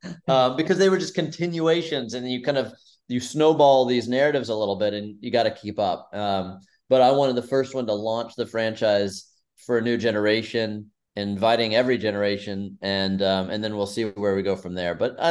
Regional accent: Texas, United States; And I was a very sensitive kid growing up in Texas

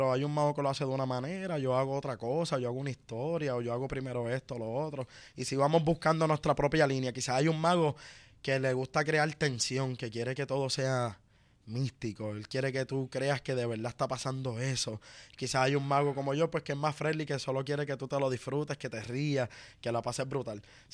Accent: Juncos, Puerto Rico; Yo soy de Junco, me quedaba cerca

